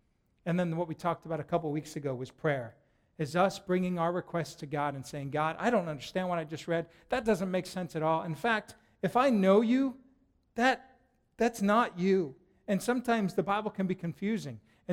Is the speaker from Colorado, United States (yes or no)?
yes; Denver, Colorado, United States; Okay, I grew up in Denver, so I have the right to do that.